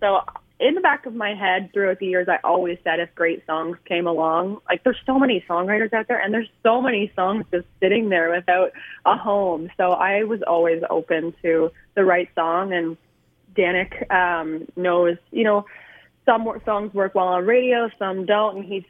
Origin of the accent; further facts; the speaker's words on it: Prince Edward Island, Canada; I am originally from Prince Edward Island, actually, so quite a ways from you, but I'm based out in Ontario now.